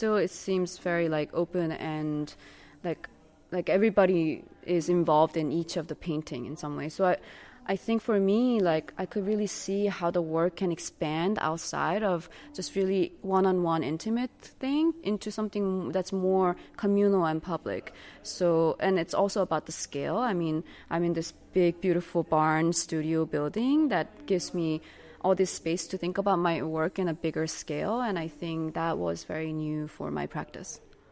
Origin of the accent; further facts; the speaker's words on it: Jeju, South Korea; English is a second language; I'm from South Korea, and I live on this island called Jeju.